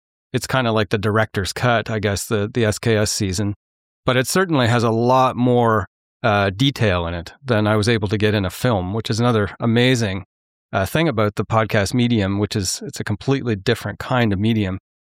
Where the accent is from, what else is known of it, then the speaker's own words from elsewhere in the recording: Arnprior, Ontario, Canada; going back to my hometown, going back to Armpryor, because it was one case that had always haunted everybody. And in fact, I knew a lot of people who, growing up, who had been on the search for Adrian McNaughton.